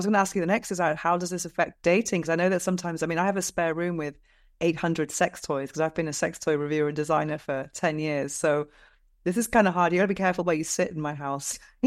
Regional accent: United Kingdom; now in Spain; I live in Spain. I'm British, but I live in Spain.

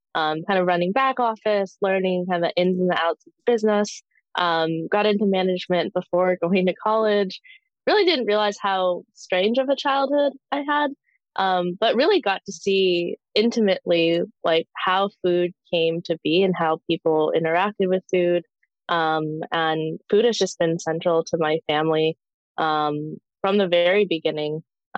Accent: the Prairies, Canada; born there; I was born in the Canadian prairies many years ago

